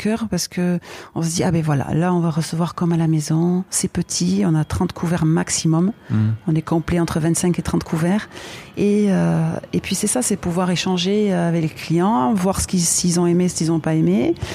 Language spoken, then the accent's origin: French; Nouvelle-Aquitaine, France; Je suis bien chez moi. M'exposer, je le fais facilement et naturellement ici, chez moi, au Pays Basque.